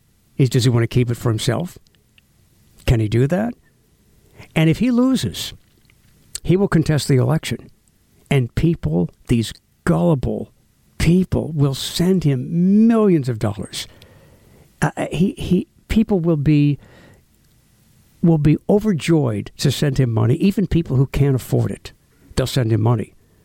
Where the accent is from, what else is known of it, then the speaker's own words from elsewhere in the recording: United States; As an American, I don't appreciate it.